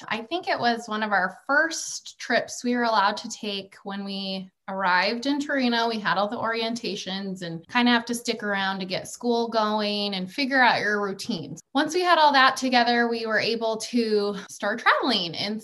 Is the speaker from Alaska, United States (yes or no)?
yes; Alaska, United States; I'm originally from Alaska, so getting over to Europe is quite the long haul.